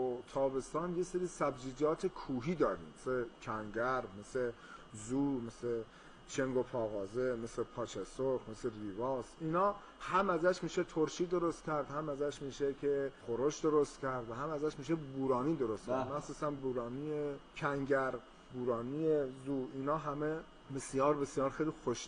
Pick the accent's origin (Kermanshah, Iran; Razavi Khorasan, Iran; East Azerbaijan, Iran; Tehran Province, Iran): Kermanshah, Iran; اصالتا کرمانشاهی هستم.